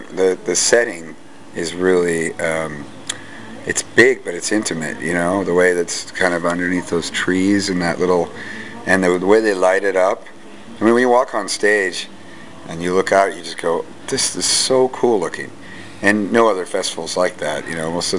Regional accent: California, United States; It's weird for me because I'm from the Bay Area.

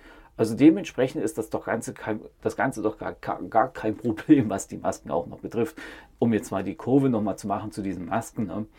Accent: East Germany, Germany; Ich bin in der DDR aufgewachsen

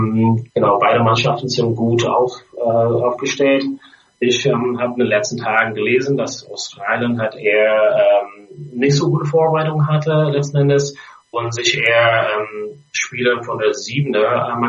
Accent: Ireland; German is a second language; now in Berlin, Germany; Ja, witzigerweise habe ich als Ire einen guten Draht zu Rugby, aber habe eben nur angefangen, als ich nach Berlin gekommen bin in 2007.

